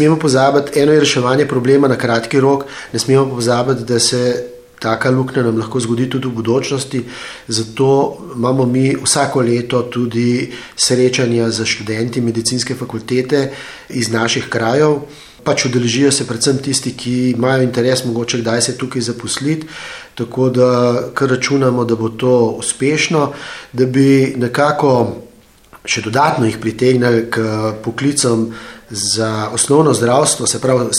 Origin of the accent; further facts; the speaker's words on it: Vrhnika, Central Slovenia, Slovenia; Moram povedati, da jaz pač prihajam iz Vrhnike